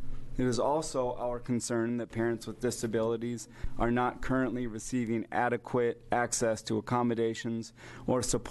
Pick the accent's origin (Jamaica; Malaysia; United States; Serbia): United States; Eugene, Oregon; from Eugene, Oregon, and I'm a member of the leadership of Oregon ADAPT.